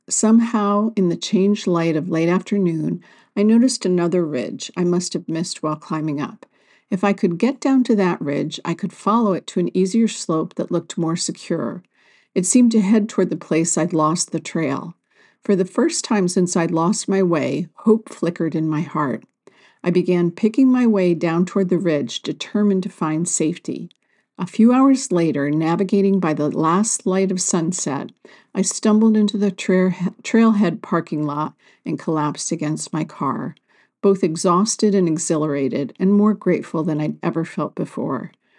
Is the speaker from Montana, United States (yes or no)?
yes; Montana, United States; Life in the small city in the sand was so different from what I was used to growing up in Montana.